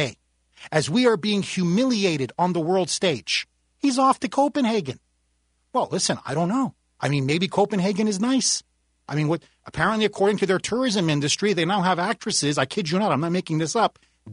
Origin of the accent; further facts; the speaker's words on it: Montreal, Quebec, Canada; I'm originally from Montreal, born and raised.